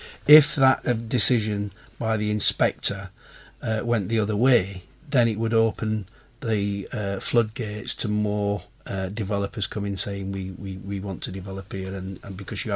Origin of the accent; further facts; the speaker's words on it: Sheffield, Yorkshire and the Humber, United Kingdom; moved away as an adult; now in Devon, United Kingdom; I'm from Sheffield. So, yeah. I mean, I came to Devon 35 years ago in the Royal Air Force.